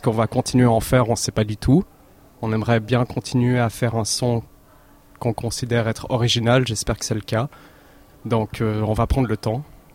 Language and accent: French; Rolle, Vaud, Switzerland; Mathieu et moi-même, on vient de Roll. Enfin, on a grandi là-bas.